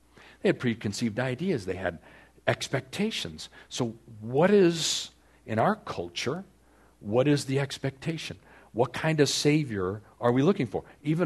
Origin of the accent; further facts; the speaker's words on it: San Diego, California, United States; See, I grew up in North Park, in the city.